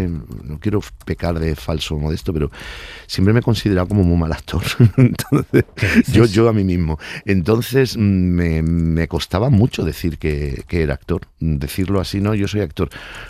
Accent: Marbella, Andalusia, Spain; Nací en Marbella y mi padre tenía el bar en San Pedro. Yo viví unos años en San Pedro Alcántara.

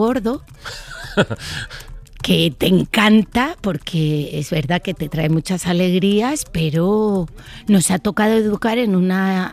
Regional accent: Tenerife, Canary Islands, Spain; now in Madrid, Spain; nací en Tenerife y me despido en Madrid

